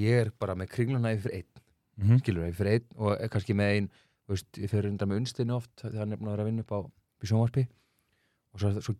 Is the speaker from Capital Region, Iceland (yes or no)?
yes; Reykjavík, Capital Region, Iceland; Ég ólst upp í Reykjavík, alltaf á 2 stöðum.